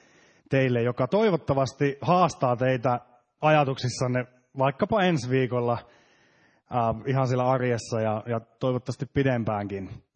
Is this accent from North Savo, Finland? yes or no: no; Ullava, Central Ostrobothnia, Finland; mä oon kotoisin ihan tuosta Ullavasta, joka on tässä yllättävän lähellä Pietarsaareen. Mä oon sieltä kotoisin ja siellä asunut ihan tuonne lukion loppuun saakka ja vasta sitten vähän lähtenyt muualle päin katselemaan maailmaa.